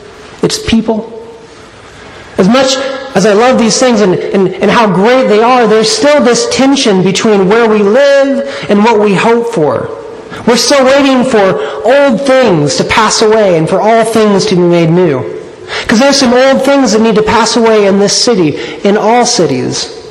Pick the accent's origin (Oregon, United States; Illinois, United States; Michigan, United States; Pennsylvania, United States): Illinois, United States; Now I'm from Illinois, and either this author is talking about a different place